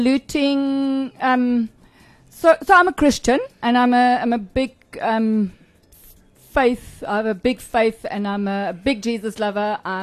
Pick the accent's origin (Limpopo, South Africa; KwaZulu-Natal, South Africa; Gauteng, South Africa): Limpopo, South Africa; Tzaneen; comes from Tzaneen. Now that's very, very far northern Transvaal. Limpopo now was called Transvaal back far north Transvaal.